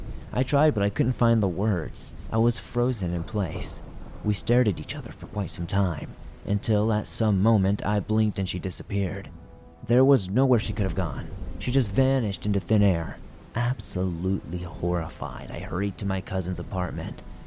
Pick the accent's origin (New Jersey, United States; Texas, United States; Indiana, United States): New Jersey, United States; Newark; That's going from Southern California to my hometown of Newark.